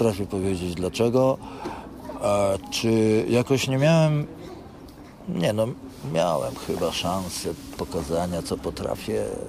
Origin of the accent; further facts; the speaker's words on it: Warsaw, Masovian Voivodeship, Poland; bo on z Konina, ja z Warszawy